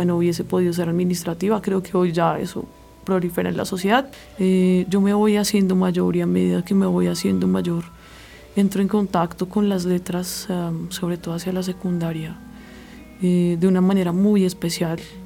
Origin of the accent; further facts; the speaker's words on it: Bogotá, Colombia; born there; yo nací en Bogotá en el año 1991. Soy la tercera de cuatro hijos de una familia de clase media.